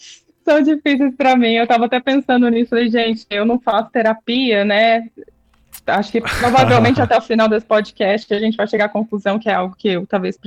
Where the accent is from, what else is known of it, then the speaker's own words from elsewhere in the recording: Mato Grosso, Brazil; also born or lived in Goiânia; Eu sou mato-grossense, exato. Sou mato-grossense, morei uns 10 anos em Goiânia antes de... 10 anos em Goiânia, eu resumo, que né? Legal. Eu dei umas andanças, morei no Espírito Santo também, voltei pro Mato Grosso, até vim pra São Paulo, em 2019.